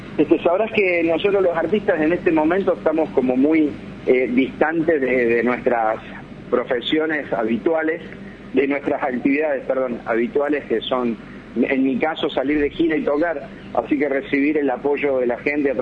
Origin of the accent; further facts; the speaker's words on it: Villa María, Córdoba, Argentina; now in Buenos Aires, Argentina; Ahora estoy en Villa María, Córdoba, es mi ciudad natal. Yo vivo en Buenos Aires, pero me vine hace unos meses, después que terminé la gira de verano, en marzo, a ver a mi familia, y bueno, acá me quedé